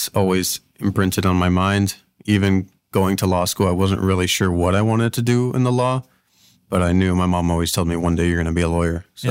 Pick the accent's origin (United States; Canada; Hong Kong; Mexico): United States; Miami, Florida; I'm from Miami, Florida.